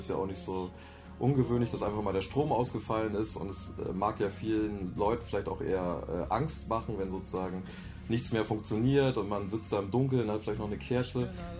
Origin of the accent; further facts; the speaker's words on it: Germany; Also ich komme nicht direkt aus Bremen, sondern wirklich so vom Dorf, 4000 Einwohner oder 6000 vielleicht mittlerweile.